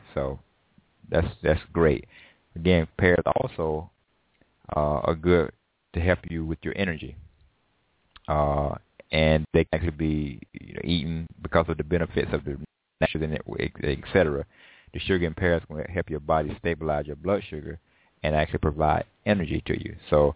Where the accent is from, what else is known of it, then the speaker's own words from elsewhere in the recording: Georgia, United States; When I was a boy, I can remember there being pear trees, and growing up in Georgia, in the area, and we just get them and pick them and eat them.